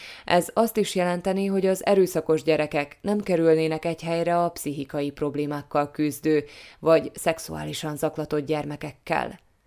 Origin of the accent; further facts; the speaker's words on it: Slovakia; hajlamosak vagyunk úgy tenni, mintha szlovákiai magyarként ehhez nem lenne közünk